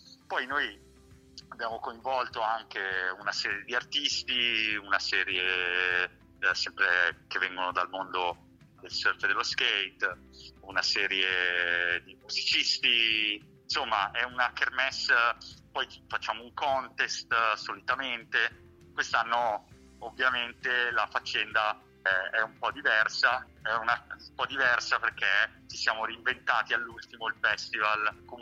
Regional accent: Milan, Lombardy, Italy; Io sono milanese, quindi Milano è una città che purtroppo non ha il mare

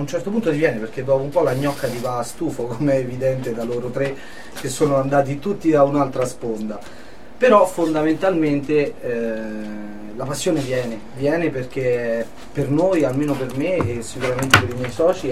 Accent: Lazio, Italy; Che sono ciociaro

